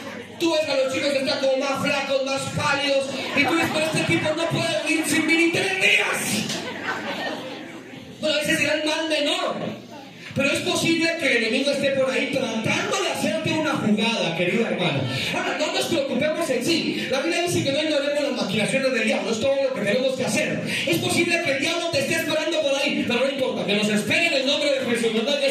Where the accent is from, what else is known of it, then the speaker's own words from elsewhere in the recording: Colombia; nosotros como colombianos decimos vacuna